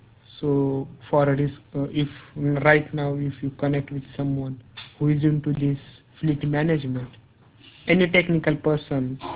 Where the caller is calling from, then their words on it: India; English is a second language; And I'm basically calling from India, and I'm a market research consultant working on fleet management market.